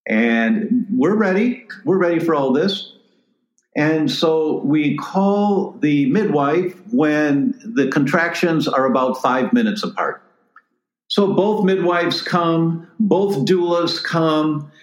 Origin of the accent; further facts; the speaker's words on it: Detroit, Michigan, United States; I'm driving, and I'm originally from Detroit.